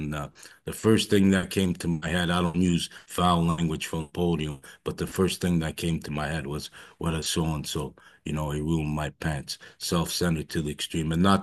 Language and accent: English; Toronto, Ontario, Canada; I grew up in the East End of Toronto. I'm the oldest of four kids. I grew up in an Italian family.